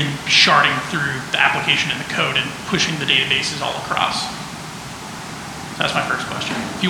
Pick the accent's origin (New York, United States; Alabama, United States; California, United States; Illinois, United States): California, United States; San Diego; I'm from San Diego.